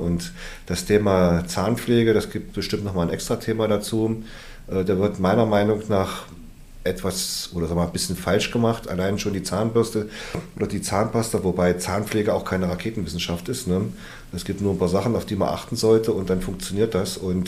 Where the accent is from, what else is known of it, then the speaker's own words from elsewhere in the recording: Harz, Germany; ich komme ja eigentlich aus dem Harz und ich kenne das eigentlich so, dass wir im April, manchmal auch im Mai, immer noch Schnee hatten